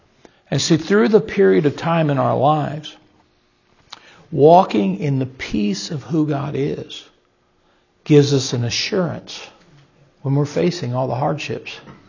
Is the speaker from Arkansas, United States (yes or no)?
no; Wisconsin, United States; Well, we're from Wisconsin, so maybe you would do that.